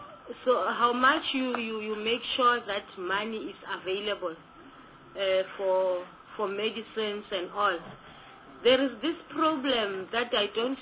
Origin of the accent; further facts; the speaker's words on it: Mpumalanga, South Africa; I come from Pumala. They have to transport from Nelspruit to my area in the former Kwandebele, which is very far.